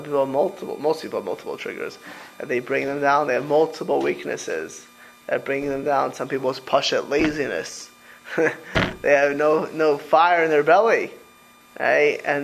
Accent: Miami Beach, Florida, United States; Some people, listen, I grew up in Miami Beach.

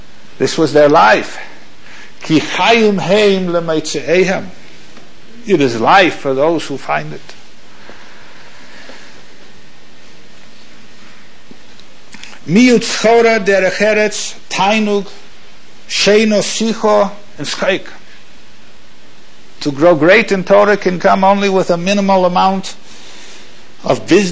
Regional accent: Minneapolis, Minnesota, United States; This is my hometown, Minneapolis.

